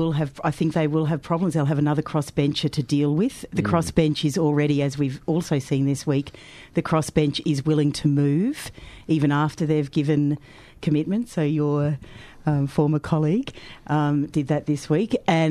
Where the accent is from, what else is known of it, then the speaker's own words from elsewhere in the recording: Queensland, Australia; well, I come from Queensland originally.